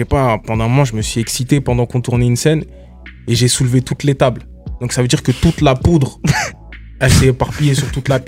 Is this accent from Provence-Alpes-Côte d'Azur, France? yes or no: no; Strasbourg, Grand Est, France; now in Nancy, France; Moi, je viens pas de Nancy à la base. Je viens de Strasbourg.